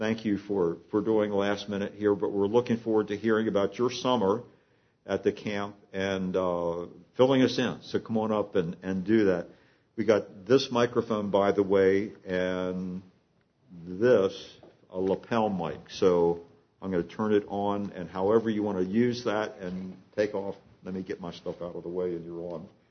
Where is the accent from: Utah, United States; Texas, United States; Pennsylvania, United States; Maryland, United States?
Maryland, United States; Johnny Erickson Tata was just a little bit older than me from my home state of Maryland